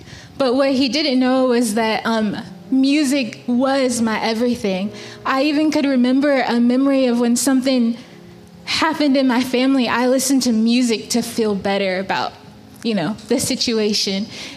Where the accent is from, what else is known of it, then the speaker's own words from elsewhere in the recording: the South, United States; And we're both from the South